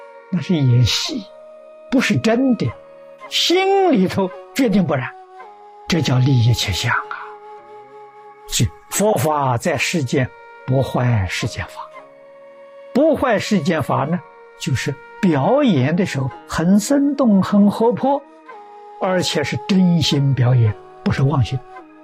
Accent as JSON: {"language": "Chinese", "country": "China", "said": "我们中国人讲七情五欲"}